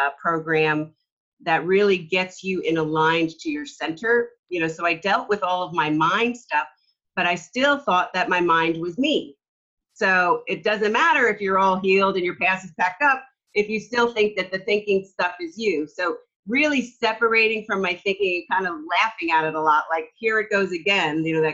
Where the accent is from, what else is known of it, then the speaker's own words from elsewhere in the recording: New York, United States; because I'm from New York and I just kind of say it like it is.